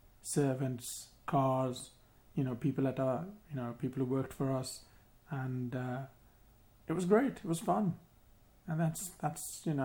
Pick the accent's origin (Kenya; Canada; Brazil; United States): Kenya; also born or lived in Uganda; now in United Kingdom; I'm from a Sikh background, born and bred in Kenya, moved to Uganda. I'd like to say deported, but exiled, I'd use the term, to England by President Idi Amin in 1972